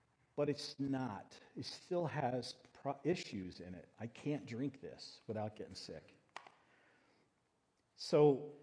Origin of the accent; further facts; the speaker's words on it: Philadelphia, Pennsylvania, United States; I grew up in Philly, and so we didn't have plants in Philadelphia.